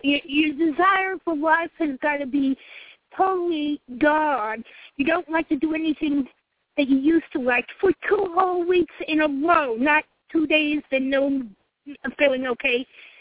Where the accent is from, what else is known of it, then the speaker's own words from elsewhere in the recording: Colorado, United States; I'm from Colorado, too, and Amy and I are friends.